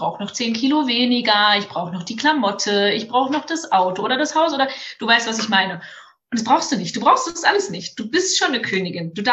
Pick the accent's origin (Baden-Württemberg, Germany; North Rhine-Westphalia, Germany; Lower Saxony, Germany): North Rhine-Westphalia, Germany; Wir gehen mal in das Jahr 1993, als ich geboren wurde in Nordrhein-Westfalen als kleines, aufgewecktes, lebensfrohes Mädchen. Und ja, es war für mich so Dorfleben immer total schön.